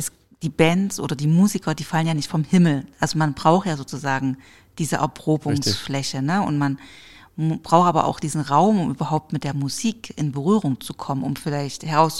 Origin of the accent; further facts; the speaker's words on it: Chemnitz, Saxony, Germany; also ich komme aus Chemnitz.